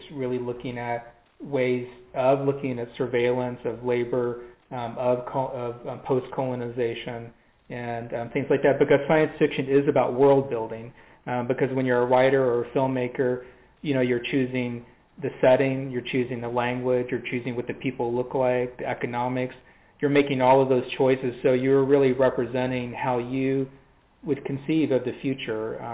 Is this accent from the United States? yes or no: yes; Louisville, Kentucky, United States; born there; now in California, United States; around the town where I was born. And this was in Louisville, Kentucky at the time. I'm kind of from the Southeast originally, but have been out here in Southern California since 1990.